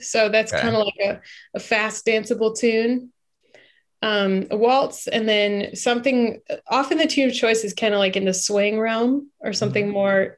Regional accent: Oak Park, Illinois, United States; So I'm from Chicago. I was raised on the west side of Chicago in Oak Park. And my parents were originally from the East Coast

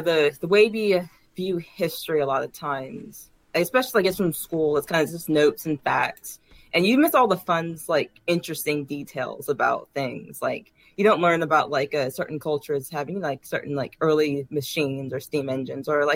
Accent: Virginia, United States; I grew up in Virginia, which the history of the U.S. is taught a lot.

